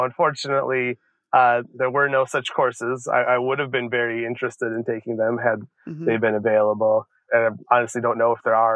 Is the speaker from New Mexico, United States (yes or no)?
no; Joliet, Illinois, United States; one of my earliest memories of realizing I was being othered, if you will, was when I was around 6 or 7 growing up in Joliet, Illinois.